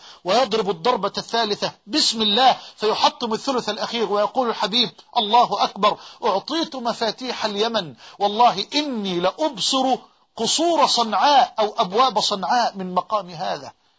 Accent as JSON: {"language": "Arabic", "country": "Egypt"}